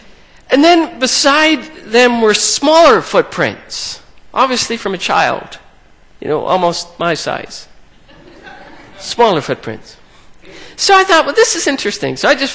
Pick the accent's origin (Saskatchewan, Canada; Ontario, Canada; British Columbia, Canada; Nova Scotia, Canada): Saskatchewan, Canada; because we're from Saskatchewan in the snow